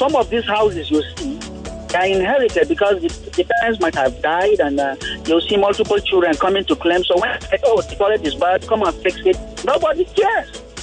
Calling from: Yaba, Lagos, Nigeria; I'm calling from Yaba precisely, but I live in Ajaxi.

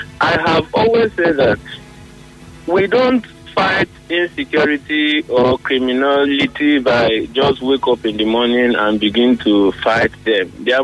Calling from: Port Harcourt, Rivers, Nigeria; I'm calling from Port Harcourt.

